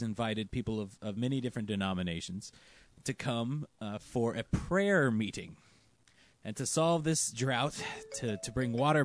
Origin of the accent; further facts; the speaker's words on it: Georgia, United States; Georgia. They put the fun in fundamental extremism. That's my home state, actually.